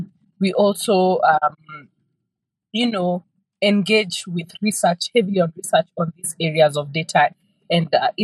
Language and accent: English; Kenya; I am Kenyan and I'm based in Nairobi, Kenya.